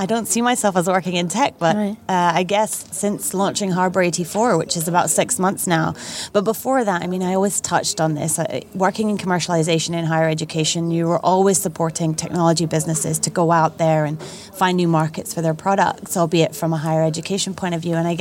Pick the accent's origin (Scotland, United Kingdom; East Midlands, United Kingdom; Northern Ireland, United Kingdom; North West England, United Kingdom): Scotland, United Kingdom; I'm a Scot, although a global one.